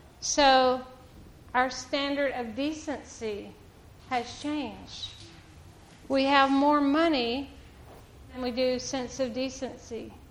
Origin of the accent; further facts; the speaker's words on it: Huntsville, Alabama, United States; I'm from Huntsville, okay?